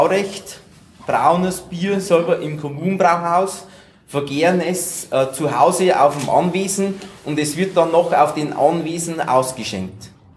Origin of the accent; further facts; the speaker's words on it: Bavaria, Germany; Also, und es ist halt bei uns in der Oberpfalz